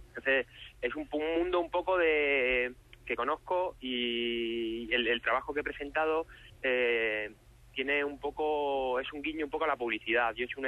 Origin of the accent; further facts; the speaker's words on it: Cáceres, Extremadura, Spain; now in Madrid, Spain; vivo aquí, trabajo aquí, pero soy de Cáceres.